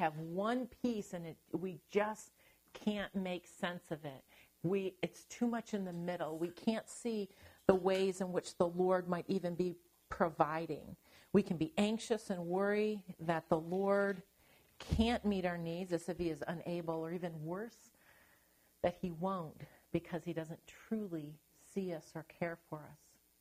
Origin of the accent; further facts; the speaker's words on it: Midwest, United States; Now, I had grown up in the Midwest, and growing up in the Midwest, you frequently had tornado warnings.